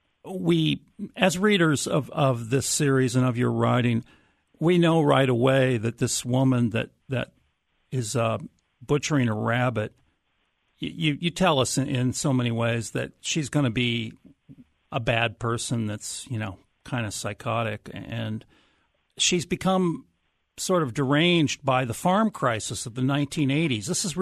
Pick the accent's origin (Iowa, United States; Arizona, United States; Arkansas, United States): Iowa, United States; Des Moines; for a couple of Iowa guys like us, you're from Cedar Rapids, I'm from Des Moines.